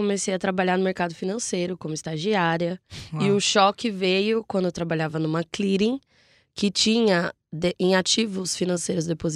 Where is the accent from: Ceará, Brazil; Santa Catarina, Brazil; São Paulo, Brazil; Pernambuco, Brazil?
São Paulo, Brazil; Taboão da Serra; Eu nasci e cresci no Taboão da Serra, que é uma região muito próxima do Capão. E por parte da minha família tá ali no São Luís, eu cresci muito próximo da cultura do hip hop.